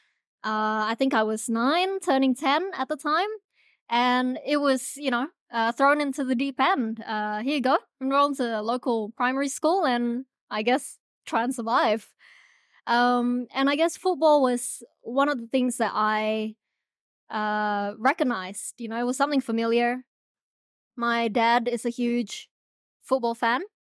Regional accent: Auckland, New Zealand; English is a second language; also born or lived in Indonesia / Java / Borneo; I grew up in New Zealand, but originally I'm from Indonesia. I was born in Indonesia and my parents and I moved around a lot. We moved from Java to Borneo and then sort of we decided to migrate to Auckland.

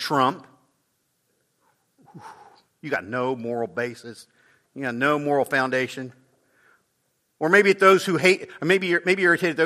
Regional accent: Hazel, Kansas, United States; Even the little Methodist church I grew up in Hazel, Kansas, we sang this all the time.

